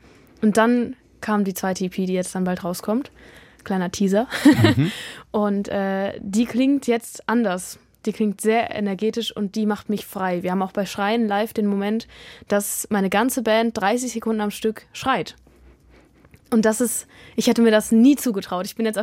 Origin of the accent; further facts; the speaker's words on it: Hanover, Lower Saxony, Germany; now in Berlin, Germany; ich bin in Hannover geboren, aber total auf dem Land. Und ich war immer auf dem Land, es war immer total leise.